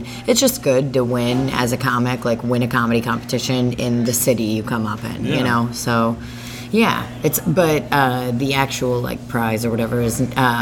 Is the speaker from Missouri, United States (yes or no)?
yes; Missouri, United States; also born or lived in Belarus / Warrensburg; No, I'm not. I was born in Belarus, and I moved to the United States when I was a baby. I was probably not even 2 years old. Moved here with my parents, and... kind of moved around a little bit, but like lived in Warrensburg, Missouri briefly when I was a kid.